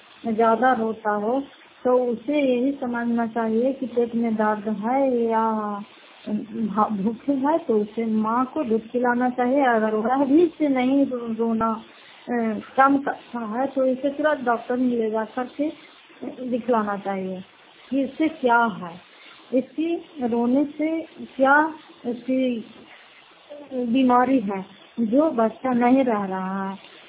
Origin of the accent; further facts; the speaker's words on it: Bihar, India; घर फतेहपुर पंचायत मकरौता, जिला नालंदा, क्रार पश्चिम ब्लॉक की निवासी हूँ।